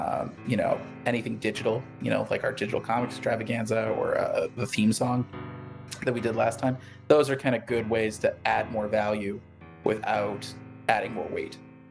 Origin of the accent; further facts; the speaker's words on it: St. Louis, Missouri, United States; The weirdest thing that happened in my hometown. Trying to think of, like, the history of St. Louis and, like, what are some weird things that happened there.